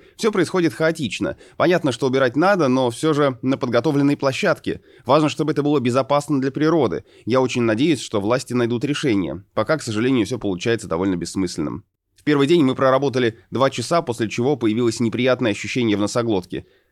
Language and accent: Russian; Belarus; now in Crimea; Я родом из Беларуси, но последние 4 года живу в Крыму.